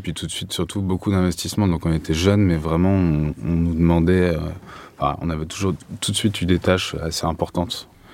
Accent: Paris, Île-de-France, France; Oui, moi je suis parisien, donc je suis parti mais je suis revenu.

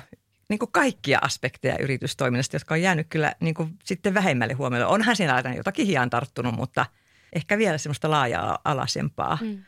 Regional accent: Ostrobothnia, Finland; moved away as an adult; ja olen Pohjanmaalta kotoisin ja lähdin sitten sieltä Pohjanmaalta siinä vajaa parikymppisenä sitten opiskelemaan kemiaa

